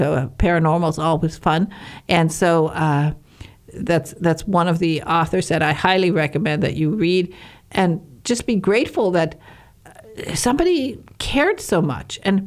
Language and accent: English; Michigan, United States; I'm a Youper and I was born in the Northern Peninsula of Michigan.